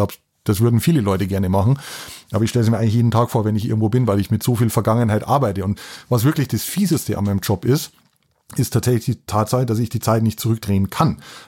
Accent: Bavaria, Germany; Ich komme aus Bayern, da muss ich natürlich sagen Bier.

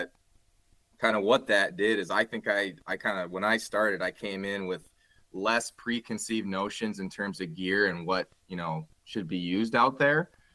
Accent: Grand Rapids, Michigan, United States; We're all originally from Grand Rapids, Michigan, but we met in undergrad over at the University of Michigan on the east side of our state here.

